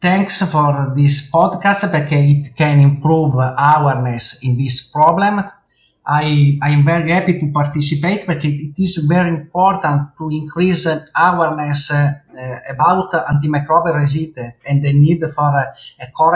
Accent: Italy; English is a second language; from Italy. I am a surgeon and I am interested in antimicrobial resistance

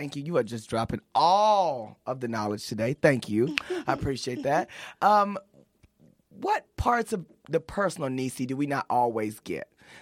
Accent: Paris, Texas, United States; I'm country. I'm from Paris, Texas, originally. I know the sound of popping biscuits.

